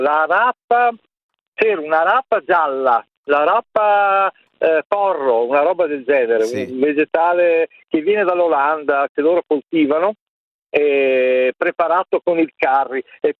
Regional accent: Ferrara, Emilia-Romagna, Italy; vengo da Ferrara

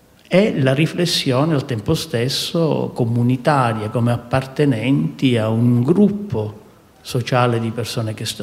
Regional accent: Palermo, Sicily, Italy; born there; io sono nato a Palermo in Sicilia

